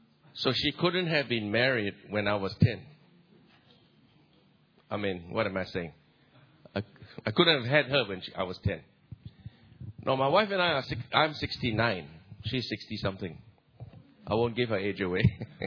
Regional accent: Singapore; And although I'm from Singapore, I'm hardly in Singapore. I have a place there. I have an apartment, seldom used.

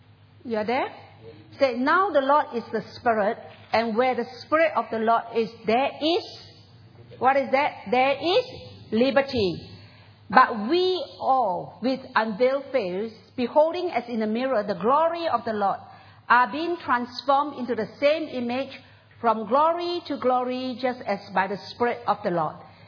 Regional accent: Malaysia; Well, I grew up in a village. I really grew up in a village. I'm from Malaysia.

